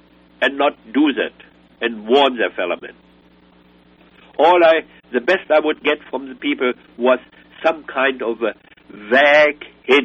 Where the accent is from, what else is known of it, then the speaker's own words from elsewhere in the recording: Germany; moved away; When I came over from Germany...